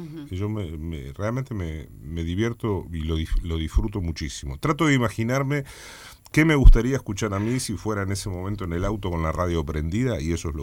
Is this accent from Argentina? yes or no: yes; La Plata, Buenos Aires Province, Argentina; born there; Yo nací en La Plata, hijo de familia entrerriana.